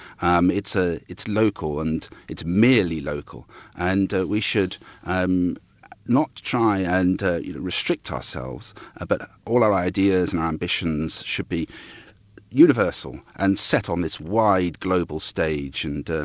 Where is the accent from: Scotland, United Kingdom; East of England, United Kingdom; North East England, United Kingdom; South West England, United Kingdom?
East of England, United Kingdom; Epping; You can just see it in the kind of celebrations, the events in this little town I used to come from, which I came from, Epping, in the suburb of London.